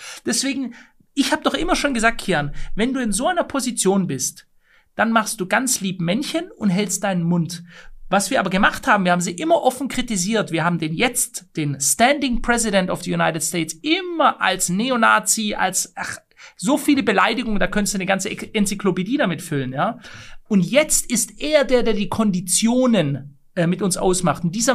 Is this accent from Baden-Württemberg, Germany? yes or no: yes; Stuttgart, Baden-Württemberg, Germany; Ich weiß es jetzt noch hier in meiner alten Heimat in Stuttgart.